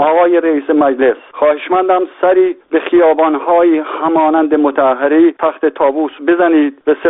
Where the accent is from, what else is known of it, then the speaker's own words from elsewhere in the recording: Iran; also born or lived in Europe; به عنوان یک ایرانی که 30 سال در اروپا زندگی کردم